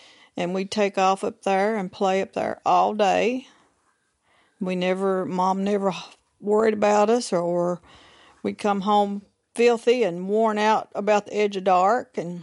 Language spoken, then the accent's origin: English; Blackie, Alberta, Canada; Growing up in Blackie, to me, was wonderful.